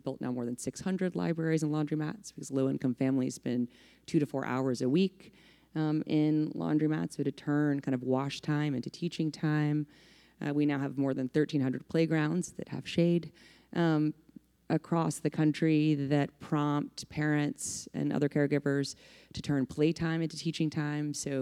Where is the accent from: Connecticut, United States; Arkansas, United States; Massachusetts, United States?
Arkansas, United States; also born or lived in San Francisco Bay Area; now in New York City, United States; While I'm very grateful for growing up in Arkansas and loved my time here in the Bay Area, I've lived in New York longer than anywhere else in my life by a significant margin.